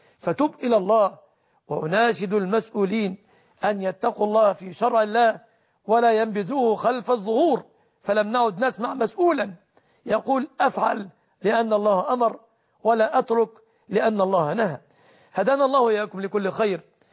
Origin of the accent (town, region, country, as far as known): Egypt